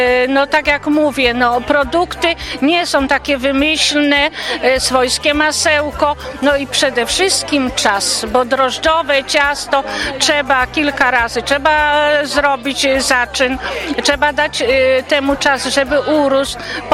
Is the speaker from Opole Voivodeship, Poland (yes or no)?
yes; Spórok, Opole Voivodeship, Poland; jesteśmy ze Spuroka